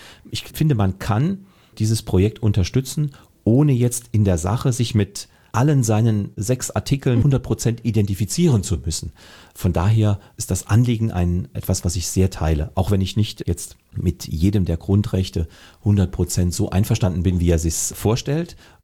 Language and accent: German; Saarland, Germany; ich bin Saarländer, ich bin Deutscher und ich bin Europäer.